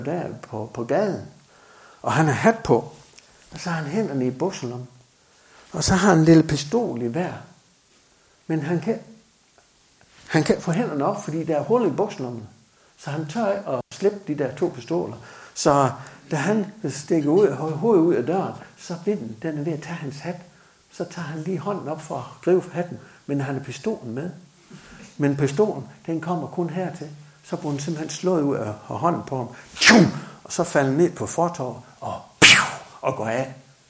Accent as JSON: {"language": "Danish", "region": "Central Denmark Region", "country": "Denmark", "said": "Ude i nærheden, hvor jeg kommer fra, der var jo grupper mange steder her."}